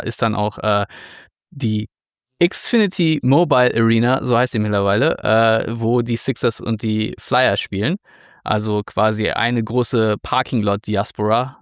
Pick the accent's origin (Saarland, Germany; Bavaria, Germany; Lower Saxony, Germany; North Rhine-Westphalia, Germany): North Rhine-Westphalia, Germany; Dortmund; so als Dortmunder und verwöhnter Bundesliga-Fan